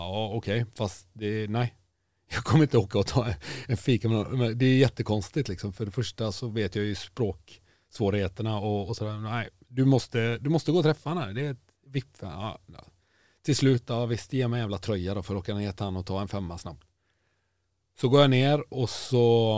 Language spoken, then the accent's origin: Swedish; Kungälv, Västra Götaland County, Sweden; Jag är från Kungälv liksom.